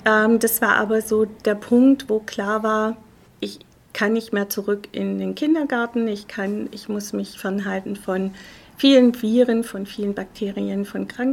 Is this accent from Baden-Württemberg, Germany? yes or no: yes; Göppingen, Baden-Württemberg, Germany; Ich komme aus Göppingen, das ist direkt zwischen, oder also ja, genau mitten zwischen Stuttgart und Ulm. Mhm. Am Fuß der Schwäbischen Alb